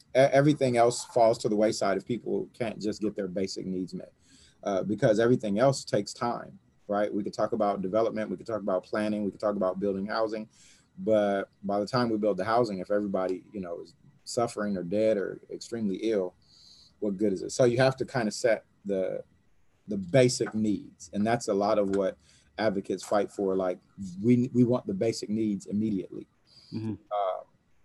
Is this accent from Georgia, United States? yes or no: no; Los Angeles, California, United States; I grew up in South LA. I take that with me everywhere I go. You know, like, no matter what neighborhood I live in … from South LA.